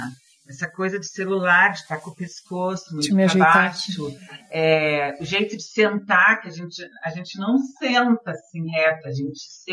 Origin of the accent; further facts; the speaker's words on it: Pelotas, Rio Grande do Sul, Brazil; born there; now in Bagé, Brazil; o tempo muda muito aqui em Bagé, é bastante úmido. Eu nasci em Pelotas